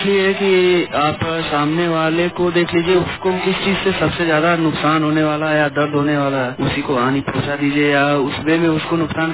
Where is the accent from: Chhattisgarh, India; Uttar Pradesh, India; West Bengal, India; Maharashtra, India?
Uttar Pradesh, India; Azamgarh; मैं आजमगढ़ का रहने वाला हूँ